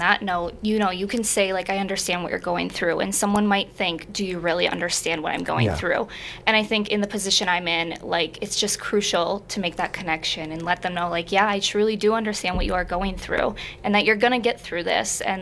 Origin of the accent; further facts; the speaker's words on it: Wisconsin, United States; Yeah, I'm from Central Wisconsin.